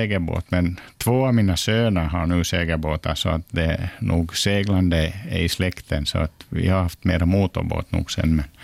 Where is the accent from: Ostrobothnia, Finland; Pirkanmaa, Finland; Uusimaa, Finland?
Uusimaa, Finland; Karis; accent: Karis dialect; ni kanske hör lite på min dialekt att den sitter kvar, den här Karis-dialekten, så jag är född och uppvuxen i Karis. Lilla staden Karis, 8000 invånare i Västra Nyland. Mm. 66 föddes jag där